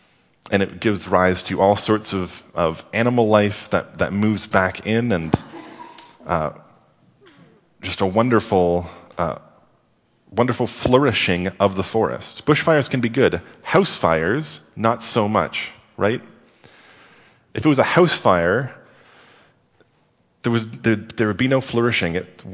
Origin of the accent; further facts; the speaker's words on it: Sudbury, Ontario, Canada; When I was growing up in Sudbury, if you've never been to Sudbury, you can just imagine a city center surrounded by hundreds of miles of trees.